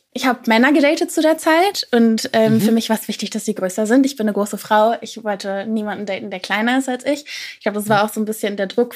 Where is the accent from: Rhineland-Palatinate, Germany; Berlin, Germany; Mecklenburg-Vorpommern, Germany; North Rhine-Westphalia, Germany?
North Rhine-Westphalia, Germany; Ich bin 25 Jahre und ich komme aus der Nähe von Köln.